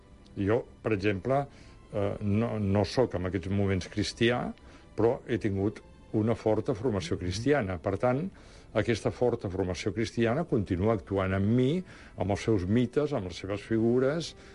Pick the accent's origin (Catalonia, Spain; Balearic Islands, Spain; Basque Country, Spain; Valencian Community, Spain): Catalonia, Spain; Barcelona; born there; also born or lived in Rome, Italy; jo vaig néixer a Barcelona, he sigut una persona que m'ha agradat molt viatjar, vaig viure a Roma, que la tinc com una segona ciutat gairebé a la mateixa alçada que Barcelona. Soc català i soc catalanoparlant, però també soc hispanoparlant.